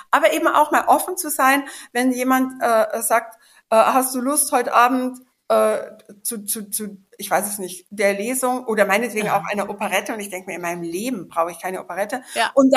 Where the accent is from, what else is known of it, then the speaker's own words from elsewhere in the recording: Bavaria, Germany; Das ist für mich, die aus Bayern kommt, also eher Berge, als Wasser vor sich hat, sehr idyllisch, wo ich herkomme.